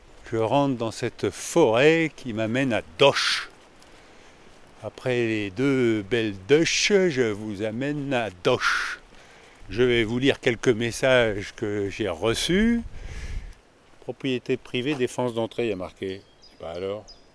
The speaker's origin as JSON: {"language": "French", "town": "Ville-sur-Terre", "region": "Grand Est", "country": "France", "tie": "born there", "lives_now": "Paris, France", "said": "Je suis aujourd'hui à Paris, je ne pourrai donc pas vous saluer ni vous accueillir. Je suis né à Ville-sur-Terre, à 6700 mètres de la plus grande poubelle nucléaire du monde."}